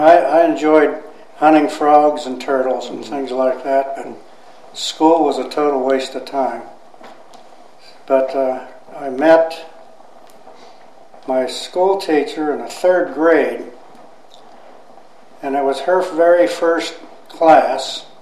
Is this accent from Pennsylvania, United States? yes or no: no; Youngstown, Ohio, United States; born there; also born or lived in Girard, United States; No, I was born in June of 27 in Youngstown, Ohio.